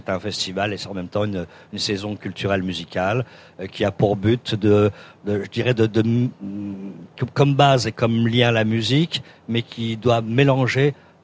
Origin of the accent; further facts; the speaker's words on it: Paris, Île-de-France, France; Moi, je ne suis pas ni rouennais ni trouvillais à la base, hein. Je suis un Parisien, mais il faut le dire doucement.